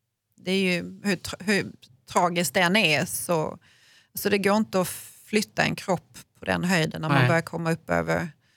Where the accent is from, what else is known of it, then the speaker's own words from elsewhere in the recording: Malmö, Skåne, Sweden; Ja, eftersom jag kommer från Malmö, ja. Skåne